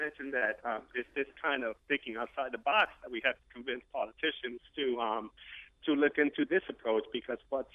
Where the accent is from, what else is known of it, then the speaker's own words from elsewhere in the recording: New York City, New York, United States; I mean, I'm from New York City, and I was born and raised in poverty, and I've seen everything that's happening now.